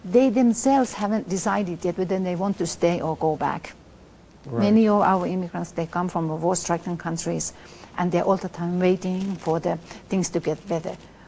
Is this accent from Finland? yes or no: yes; Finland; she asked me, where am I from? Am I Finnish? I said, yes.